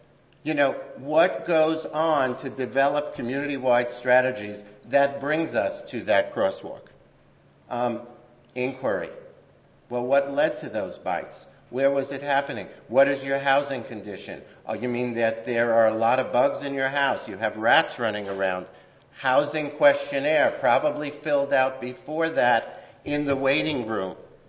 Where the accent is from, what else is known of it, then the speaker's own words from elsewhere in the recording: New York, United States; borrowed from Henry Barnes' barn dance when I grew up in New York, the greatest traffic commissioner I ever knew.